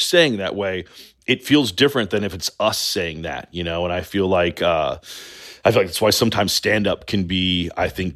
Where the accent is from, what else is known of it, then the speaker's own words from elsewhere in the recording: the South, United States; we're all guys who went to art school, and yes, we grew up in the South